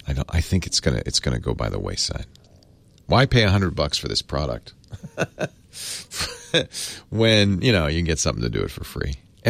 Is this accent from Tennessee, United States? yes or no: no; Providence, Rhode Island, United States; My home state of Providence, Rhode Island.